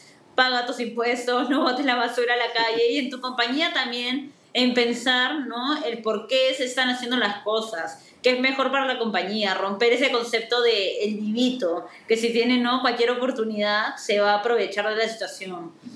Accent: Peru; Como peruanos, que creo que se ha ido reforzando en los últimos años.

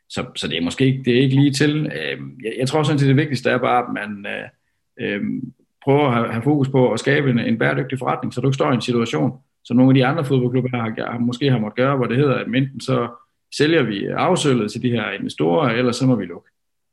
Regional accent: Esbjerg, Region of Southern Denmark, Denmark; Jeg er jo selv gammel Esbjerg-dreng

